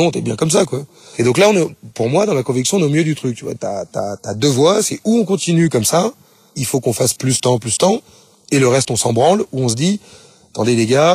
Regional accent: Nouvelle-Aquitaine, France; Moi, je viens de l'île de Léron, en plus. Donc, tu vois, la plage, ça me parle, quoi.

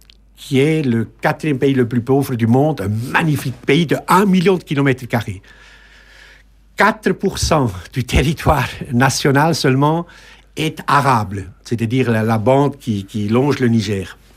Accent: Geneva, Switzerland; ou suisse aussi, je suis de Genève

